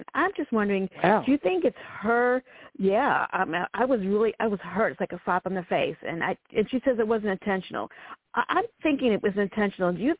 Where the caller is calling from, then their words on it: Virginia, United States; Virginia.